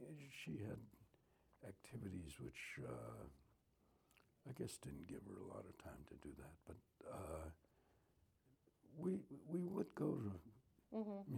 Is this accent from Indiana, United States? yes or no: no; Boston, Massachusetts, United States; born there; I was born in Boston.